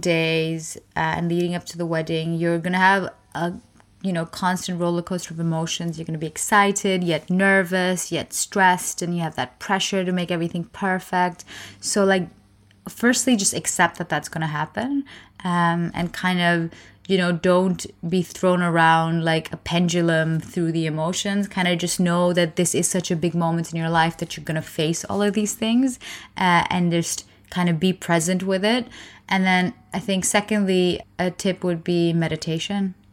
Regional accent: India; I just notice a difference because I'm Indian. We learn it from like childhood.

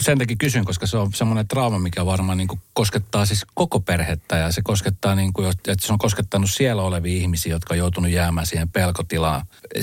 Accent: Colombia; now in Finland; kun mä muutin Kolumbiasta, niin nyt vasta aikuisijalla ehkä on tajunnut, että mitä traumoja se on myöskin aiheuttanut

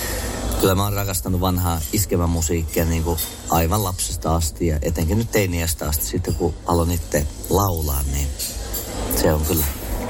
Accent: Kauhajoki, South Ostrobothnia, Finland; born there; now in Laihia, Finland; Kauhealta mä olen syntynyt ja asun Laihialla.

